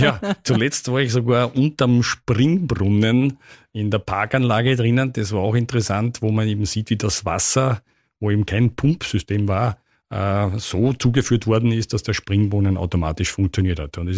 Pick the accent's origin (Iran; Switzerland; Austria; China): Austria; Eisenstadt, Burgenland; obwohl ich 6,5 Jahre im Ausland war und doch 15 Jahre weg von Eisenstadt in einer anderen Garnison. Aber das ist natürlich meine Heimatstadt